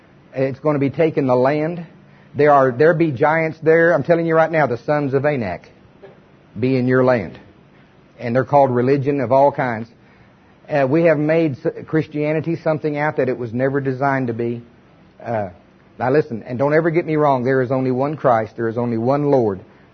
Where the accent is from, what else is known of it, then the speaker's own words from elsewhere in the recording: United States; I mean, dear God, I'm from Pottawatomie County, you know.